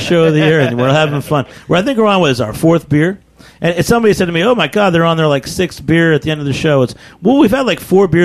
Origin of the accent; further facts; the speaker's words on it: New England, United States; You know, I grew up in New England too, and I always like going to Portsmouth, New Hampshire.